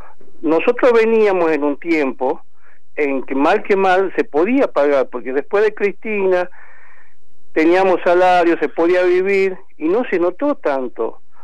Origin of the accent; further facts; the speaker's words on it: Argentina; cuando el dueño de todo eso, que somos los argentinos